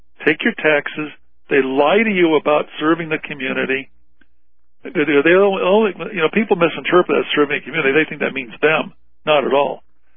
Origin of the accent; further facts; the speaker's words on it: Arizona, United States; When I was growing up in Arizona, we had peace officers.